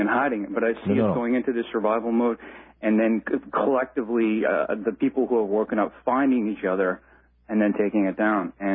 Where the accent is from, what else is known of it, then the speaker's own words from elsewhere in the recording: Canada; I'm Canadian, and so I have a comment specifically to Canadian listeners about gun control.